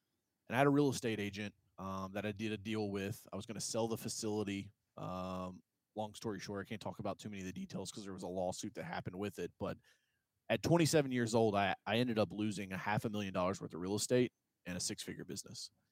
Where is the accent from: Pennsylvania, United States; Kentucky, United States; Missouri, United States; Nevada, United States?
Kentucky, United States; and I'm from Kentucky. Like, if you say, where are businessmen from? Kentucky is nowhere on the fucking list, okay?